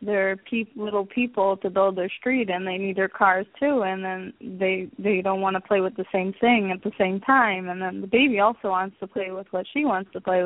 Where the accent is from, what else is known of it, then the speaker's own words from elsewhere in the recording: New York, United States; now in Israel; Well, actually, I'm from New York, but I live in Israel now.